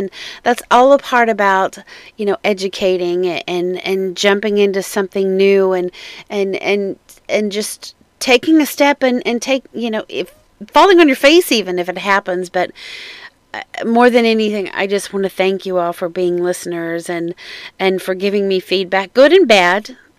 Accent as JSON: {"language": "English", "region": "Midwest", "country": "United States", "tie": "born or raised there", "said": "But you know, I grew up in the Midwest, and I was used to driving in the fucking rain and the fucking snow and the ice and the black ice"}